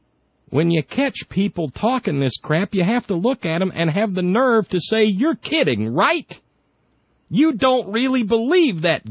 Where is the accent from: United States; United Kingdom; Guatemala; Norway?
United States; Alabama; when I was a kid growing up in Alabama